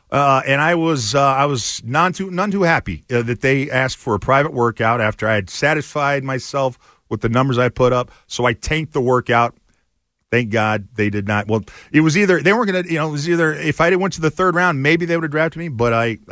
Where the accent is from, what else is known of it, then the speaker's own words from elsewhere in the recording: San Diego, California, United States; I was growing up in San Diego. They were not on TV much.